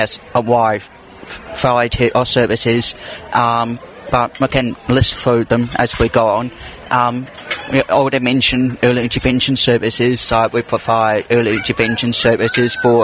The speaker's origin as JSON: {"language": "English", "country": "New Zealand", "tie": "born there", "said": "I was born in New Zealand"}